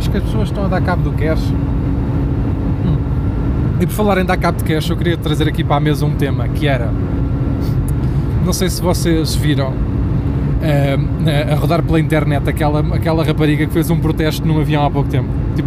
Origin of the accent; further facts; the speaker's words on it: Portugal; Não, somos portugueses